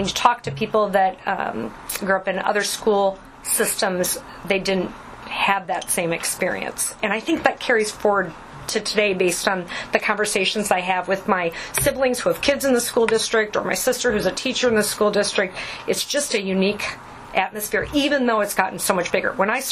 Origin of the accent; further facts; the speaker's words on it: Dubuque, Iowa, United States; also born or lived in Norfolk, Virginia; So I was born in Norfolk, Virginia, while Dad was in the military, and then he relocated back to Dubuque and took a position with the Reynolds and Kenline Law Firm, and then I lived on Oath Court until I was in fourth grade.